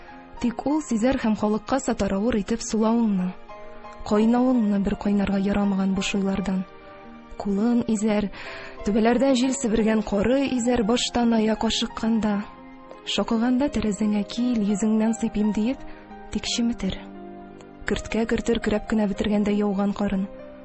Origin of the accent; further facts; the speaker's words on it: Tuban Abdulla, Tatarstan, Russia; Мин үзем Татарстан Республикасыннан, Әлмәт районы Түбән Абдулла авылыннан булам.